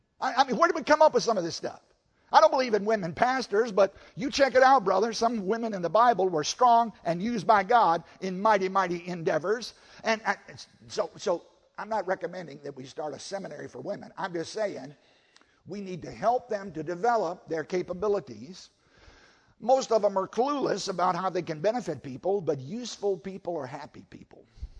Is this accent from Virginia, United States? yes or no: yes; Virginia, United States; I grew up in Southside, Virginia on a tobacco farm.